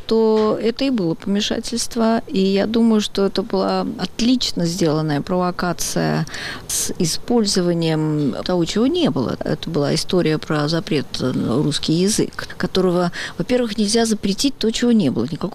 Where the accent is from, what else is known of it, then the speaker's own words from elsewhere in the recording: Russia; Просто они не догадываются, что мы из России